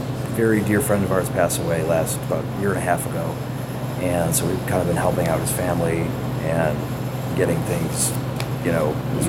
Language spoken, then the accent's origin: English; Madison, Wisconsin, United States; I grew up in Madison, Wisconsin. That's where I was born, and hung out on State Street and met a lot of people